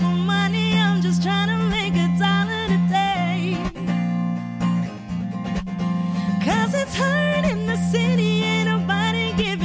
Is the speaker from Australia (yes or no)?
yes; Australia; And growing up in Australia, that just adds to it.